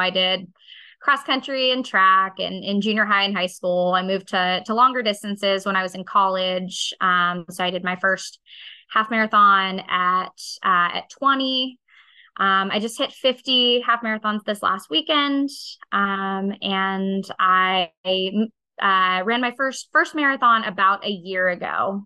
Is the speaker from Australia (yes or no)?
no; Arizona, United States; I grew up in Arizona, so this was literally the desert.